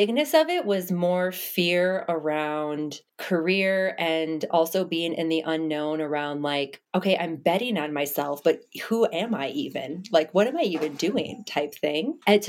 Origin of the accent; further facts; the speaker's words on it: Wisconsin, United States; moved away as an adult; now in New York City, United States; Yeah, girl, born and raised. And then I left when I was 26. I had like this huge dark night of the soul, picked up and left, moved to New York City.